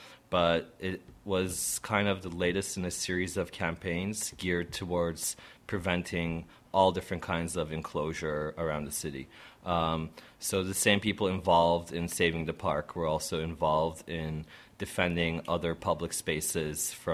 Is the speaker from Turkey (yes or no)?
yes; Istanbul, Turkey; I knew that if I hadn't been there to take part in this rebellion in my hometown, I would have regretted it for the rest of my life. So I went there and met up with my friends and comrades in Istanbul